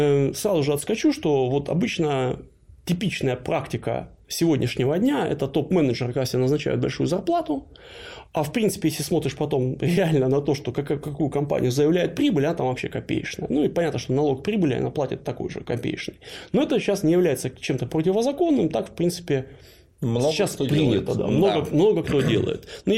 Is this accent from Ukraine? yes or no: no; Moscow, Russia; born there; also born or lived in Stockholm, Sweden; Я родился в Москве и люблю этот город. Он особенный.